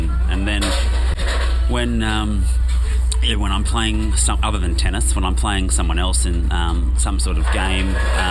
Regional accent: Sydney, New South Wales, Australia; I'm from Sydney, so it's not as popular there.

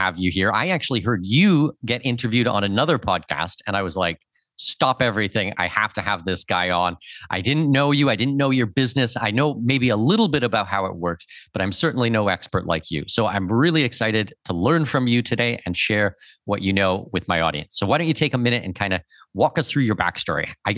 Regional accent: Ontario, Canada; born there; You know, I was born in Southwestern Ontario

